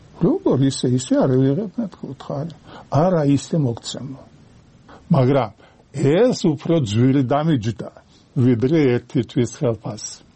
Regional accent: Batumi, Adjara, Georgia; წარმოშობით ბათუმელი ვარ, დავამთავრე სკოლა და ჯარში წამიყვანეს.

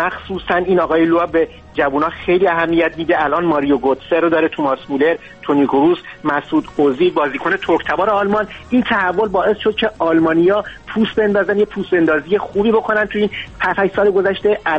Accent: Iran; همه ما ایرانی هستیم

